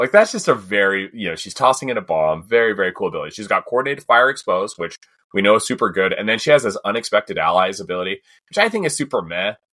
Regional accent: Hoytsville, Utah, United States; I'm from Hoytsville, guys.

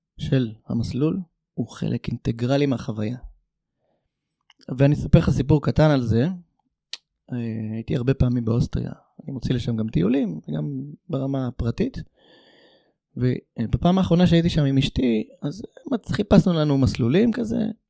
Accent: France; אני צרפתי במקור.

